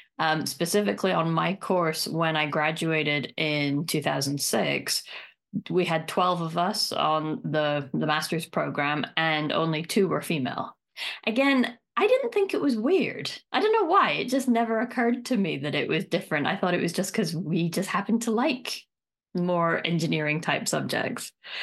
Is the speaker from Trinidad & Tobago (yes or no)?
no; Aberdeen, Scotland, United Kingdom; So I am originally from Aberdeen in Scotland, and Aberdeen is very much, or used to be, the oil capital of Europe.